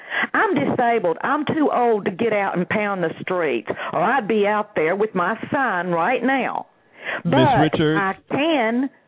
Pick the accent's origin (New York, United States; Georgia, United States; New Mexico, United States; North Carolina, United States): North Carolina, United States; Yes, I'm from North Carolina.